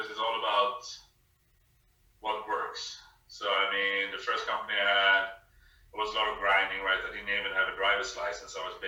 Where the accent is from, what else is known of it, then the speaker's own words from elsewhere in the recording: Sweden; So I'm originally from Sweden.